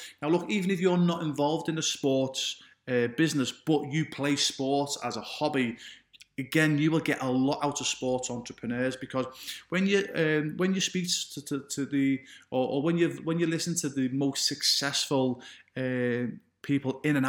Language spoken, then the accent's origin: English; Liverpool, North West England, United Kingdom; born there; I was born in Liverpool, England.